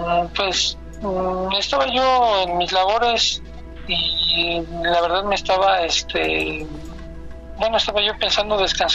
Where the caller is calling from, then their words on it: Querétaro, Mexico; de Querétaro.